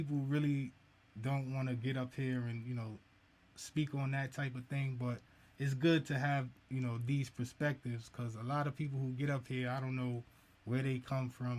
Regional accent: New York, United States; When you said snow, that just hit me, cause you know I'm from New York, so you know snow.

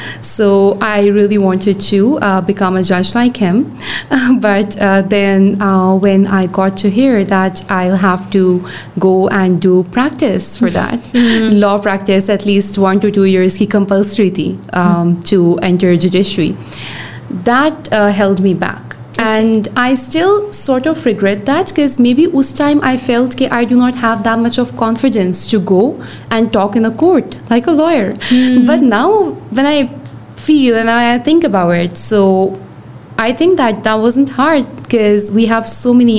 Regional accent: Pakistan; So I was born in Pakistan. And when you talk about raised, I was raised in almost every city of Pakistan.

